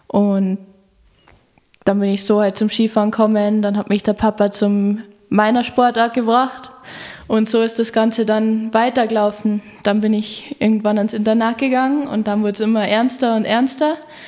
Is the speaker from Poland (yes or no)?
no; Neuschönau, Bavaria, Germany; ich bin 21, ich bin aufgewachsen in Neuschenau in Reichenberg. Ich komme aus einer Skifahrerfamilie vom Sport Eichinger